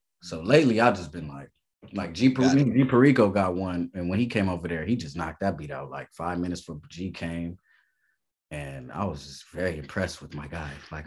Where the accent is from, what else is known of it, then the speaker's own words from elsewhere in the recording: Long Beach, California, United States; I'm from Long Beach, bro.